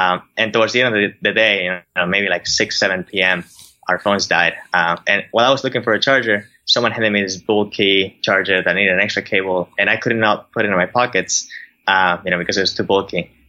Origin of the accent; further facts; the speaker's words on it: Bolivia; English is a second language; moved away as an adult; now in United States; I was born and raised in Bolivia. Mm-hmm. I came to the US 4 years ago, to UCLA.